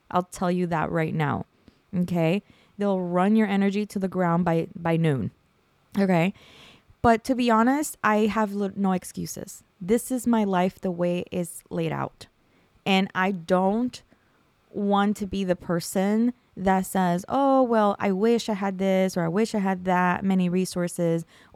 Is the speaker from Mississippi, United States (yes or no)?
no; California, United States; now in New Jersey, United States; I moved here because of my mother-in-law, and I came from California, and it was literally, I landed, my plane landed, and I saw Jersey for the first time.